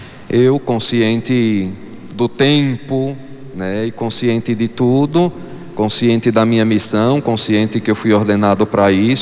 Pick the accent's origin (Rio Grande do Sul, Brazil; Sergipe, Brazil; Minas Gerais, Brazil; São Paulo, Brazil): Sergipe, Brazil; Simão Dias; passei tanto tempo na minha terra, que poucos passam isso, né? Poucos passam por essa experiência e eu pude passar tantos anos servindo ao meu povo amado aqui de Simão Dias.